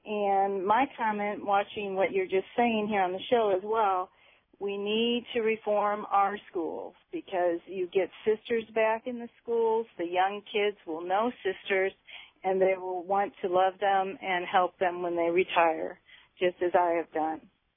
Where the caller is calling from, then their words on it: Illinois, United States; I am from Illinois